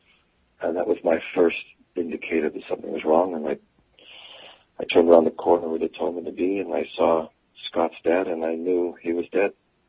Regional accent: Italy; also born or lived in Arizona, United States / Australia; I was raised, my family, I was born in Arizona. Both my parents are American, and they decided to go live elsewhere. From 4 to 5, I think I was in Australia, and then I was raised in Italy.

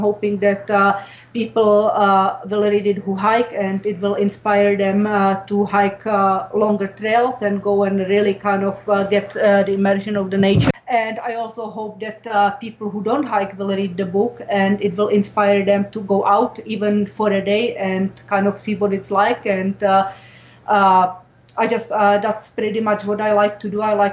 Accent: Czechia; Ever since I was a kid, I come from Czech Republic.

